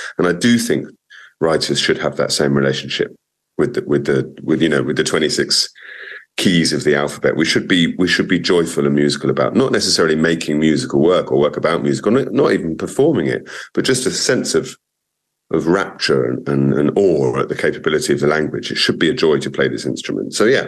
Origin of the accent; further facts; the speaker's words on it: United Kingdom; as a British person right now, you know, there's a great deal of anger and despair and disillusionment and shame